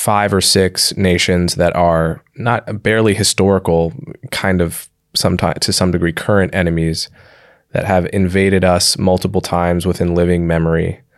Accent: Livingston, New Jersey, United States; So I grew up in and around New York City. I mean, I think the high school I went to was probably 30% Jewish.

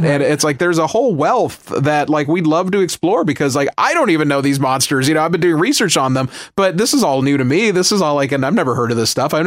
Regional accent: Los Angeles, California, United States; look, I grew up in Los Angeles. My parents had a Salvadorian Mexican restaurant.

